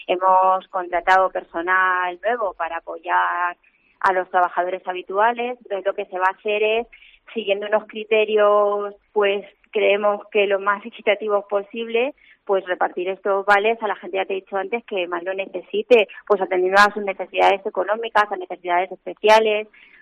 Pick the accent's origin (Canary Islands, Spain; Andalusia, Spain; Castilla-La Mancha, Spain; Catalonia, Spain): Castilla-La Mancha, Spain; Malagón; estoy muy orgullosa de mi pueblo y muy contenta con la gente de Malagón.